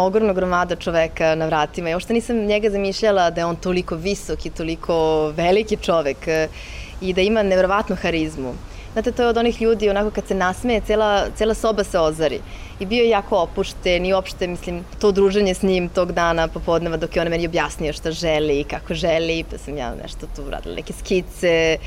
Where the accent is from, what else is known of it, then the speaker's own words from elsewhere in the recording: Serbia; zato što dolazim iz Srbije, zato što sam bliska toj istočnoj kulturi